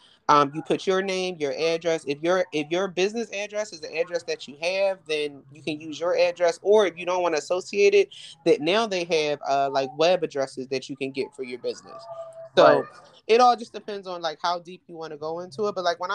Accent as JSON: {"language": "English", "town": "Philadelphia", "region": "Pennsylvania", "country": "United States", "tie": "born or raised there", "said": "So, I grew up in Philadelphia. I live in Philadelphia."}